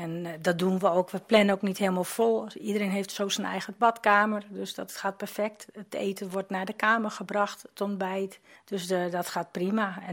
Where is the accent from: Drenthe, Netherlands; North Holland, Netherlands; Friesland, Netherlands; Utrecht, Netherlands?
Friesland, Netherlands; Workum; born there; also born or lived in Deersum; Nee, ik ben wel Friesin. Ik ben in Workum geboren. Ik heb 37 jaar in Deersum gewoond.